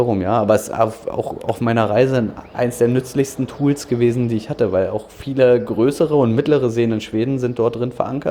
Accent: Dranske, Mecklenburg-Vorpommern, Germany; also born or lived in Berlin; ich bin in Berlin geboren, muss ich ehrlich zugeben, und war dann aber auch einige Jahre auf Rügen, bin da groß geworden, in Dranske, um genau zu sein.

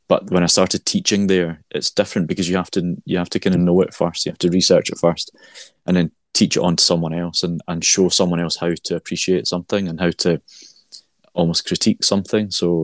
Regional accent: Glasgow, Scotland, United Kingdom; so I was born and bred in Glasgow, worked in Glasgow. And I moved to Ayr, which is on the southwest coast of Scotland.

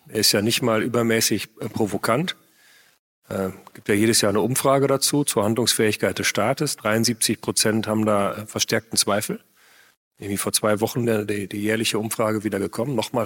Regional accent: North Rhine-Westphalia, Germany; Ich bin im Münsterland geboren, aufgewachsen

